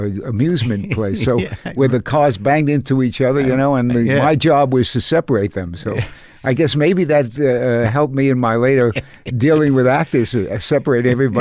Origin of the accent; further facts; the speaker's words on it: Coney Island, New York, United States; I came from Coney Island.